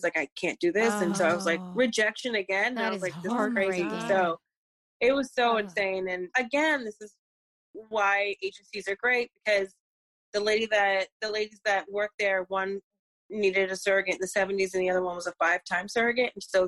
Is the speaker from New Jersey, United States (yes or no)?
yes; New Jersey, United States; I'm from Jersey. LOL. Shout out.